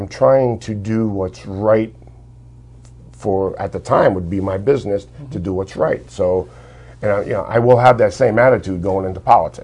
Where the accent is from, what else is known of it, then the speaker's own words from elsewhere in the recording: Woonsocket, Rhode Island, United States; I was born and raised in Woonsocket. Single mom. I grew up on welfare, the projects, the whole nine yards, right?